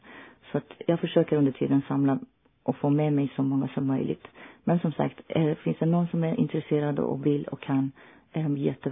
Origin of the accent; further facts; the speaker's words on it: Iran; Ja, jag har eftersom jag är från södra Iran och uppvuxen vid havet och så har jag en nära relation till naturen och båtar.